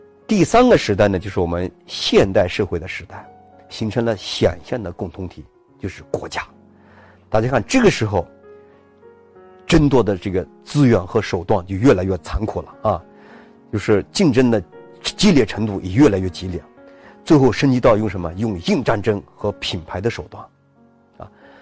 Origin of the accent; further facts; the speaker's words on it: China; 当我们中国人张开嘴巴倒进这种黑色的液体的时候